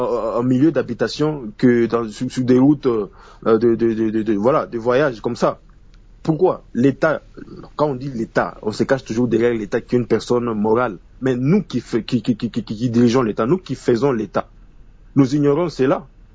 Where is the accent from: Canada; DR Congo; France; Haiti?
DR Congo; Kolwezi, Lualaba; Ici à Kolwezi, oui, à Kolwezi, nous sommes Congolais, nous vivons cela